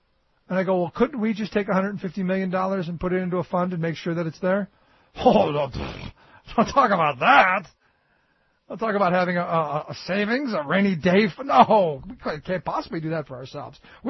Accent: Cleveland, Ohio, United States; And I go back to my hometown of Cleveland, where we were just back home for a little bit

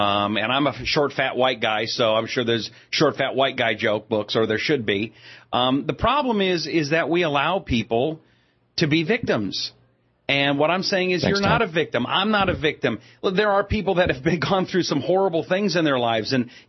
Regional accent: Des Moines, Washington, United States; I grew up in the Des Moines area, which is halfway between Seattle and Tacoma.

